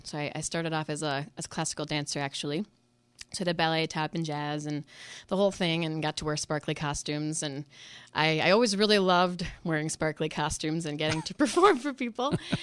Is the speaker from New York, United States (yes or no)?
yes; New York, United States; also born or lived in Rhode Island; So I was born in Rhode Island. Really? So I have claim to the smallest state in the Union. And then I was raised upstate in the Adirondack Mountains in New York State.